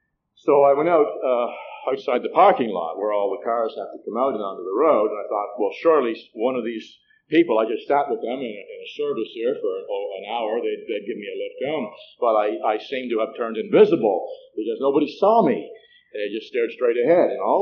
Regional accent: Saint John, New Brunswick, Canada; I'm from St. John, New Brunswick, which is a province of Canada, not a city in New Jersey. That's a city of about 100,000 population. And I was the oldest of seven children.

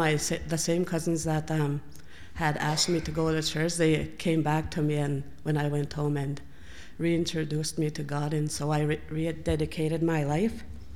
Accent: Gift Lake, Alberta, Canada; I'm from Gift Lake. It's a Métis community, and it's about 1,000 people there.

